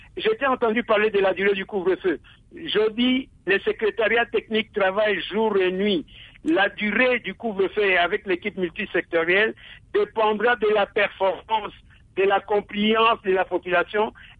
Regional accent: Kwilu, DR Congo; chez nous, dans le Kwilu, la division provinciale et le gouverneur avaient arrangé notre système de combat en zone opérationnelle

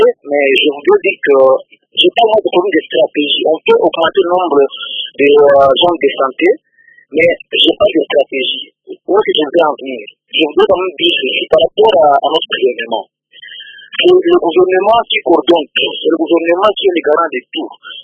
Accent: DR Congo; ici, chez nous, au Congo

